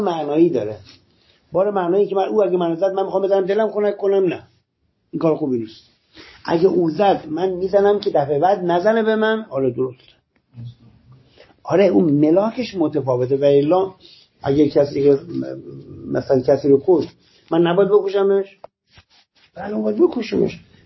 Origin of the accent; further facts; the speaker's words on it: Iran; سر این نیست که آمریکا ما ایرانیم